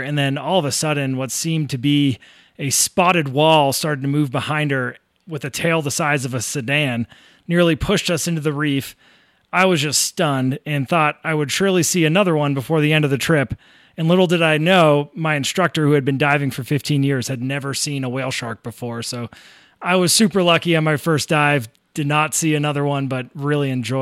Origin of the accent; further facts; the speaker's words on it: Massachusetts, United States; Well, I am from Northeast Massachusetts. I was raised to appreciate the charm of New England's historic architecture.